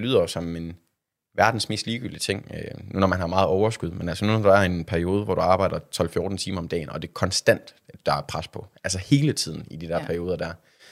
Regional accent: North Denmark Region, Denmark; accent: North Jutlandic; jeg har nogle blå øjne, og jeg har en nordjysk accent

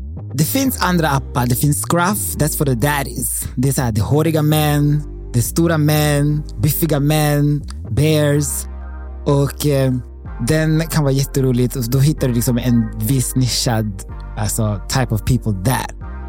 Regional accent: Enköping, Uppsala County, Sweden; Han bodde i Enköping. Jag är från Enköping.

